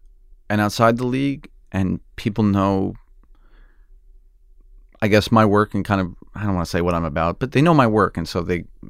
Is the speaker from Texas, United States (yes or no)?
no; Oklahoma, United States; But I wanted to be a tornado chaser growing up in Oklahoma.